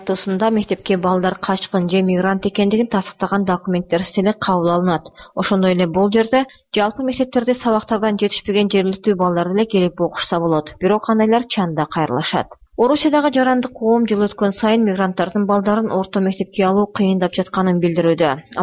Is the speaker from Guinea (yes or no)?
yes; Guinea; Орус тилин жакшы билбейм, ошондуктан бул жердемин. Африкадан келдик, Гвинеядан. Мен французча бир аз сүйлөй алам.